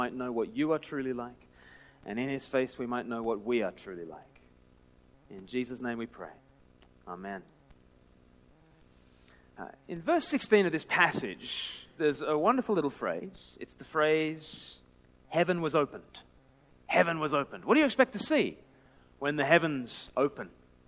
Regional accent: Australia; I am from Australia, as has been said, but I don't sound like it. I sound like a pom to all the Australians, and I sound like a convict to all the English

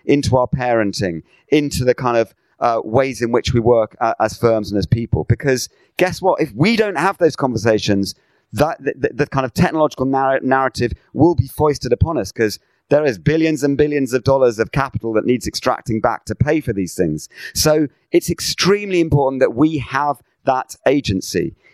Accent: Sheffield, Yorkshire and the Humber, United Kingdom; accent: Yorkshire; As you can tell from my broad Yorkshire accent, I was born in Sheffield. But I spent the first few years of my life in a mining village.

